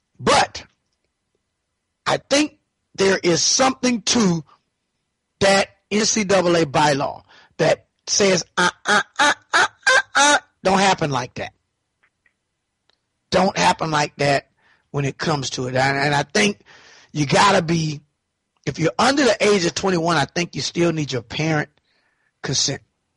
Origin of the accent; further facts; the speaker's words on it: Fort Lauderdale, Florida, United States; the biggest story of the recruiting year is coming out of my home state, my home city, Fort Lauderdale, Florida.